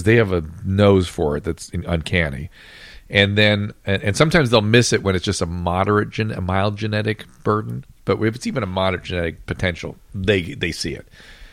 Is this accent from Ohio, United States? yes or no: no; Baltimore, Maryland, United States; We are from Baltimore, so she knows people.